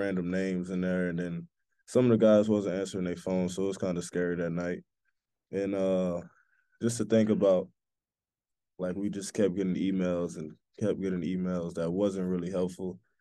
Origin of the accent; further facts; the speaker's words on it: New Orleans, Louisiana, United States; I'm from New Orleans, Louisiana